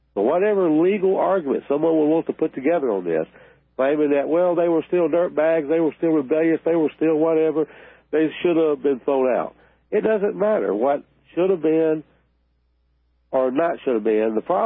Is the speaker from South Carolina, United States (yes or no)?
yes; South Carolina, United States; In other words, where I'm from South Carolina.